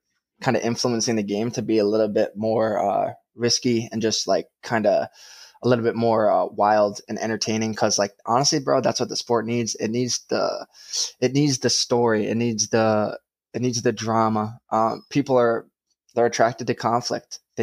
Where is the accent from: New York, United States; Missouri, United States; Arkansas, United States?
New York, United States; I'm from New York, man, as you guys already know, but like, that's just the way I was brought up.